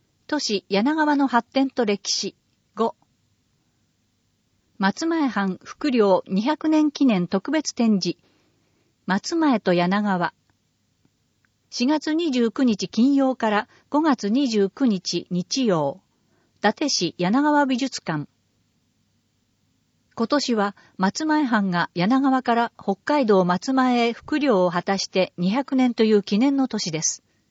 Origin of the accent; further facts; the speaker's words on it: Seattle, Washington, United States; Japanese is a second language; 僕のふるさとである米国のシアトル市では、5月は自転車通勤月間です。